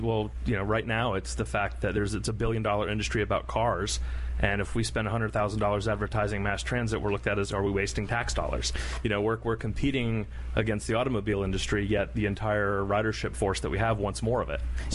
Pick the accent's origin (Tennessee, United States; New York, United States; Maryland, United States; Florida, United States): Florida, United States; Melbourne; Grew up in Melbourne, Florida.